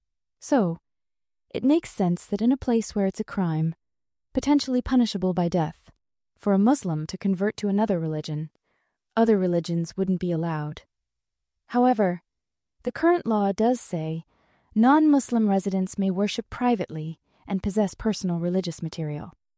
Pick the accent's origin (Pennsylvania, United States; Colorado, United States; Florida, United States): Florida, United States; I grew up in Florida, where there weren't many members. My close friends were the youth from church because they understood a deep part of me.